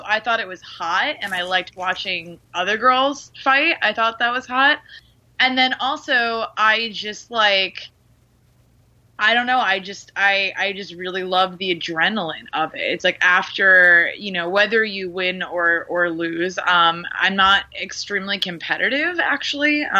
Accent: New Jersey, United States; also born or lived in Baltimore; I was living in Baltimore City. I'm from New Jersey originally.

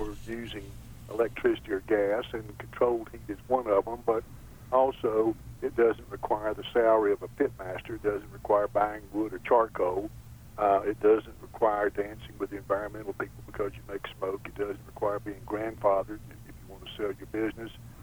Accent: Winston-Salem, North Carolina, United States; I was born in Eastern North Carolina. I grew up in my childhood from school to my present age in Winston-Salem.

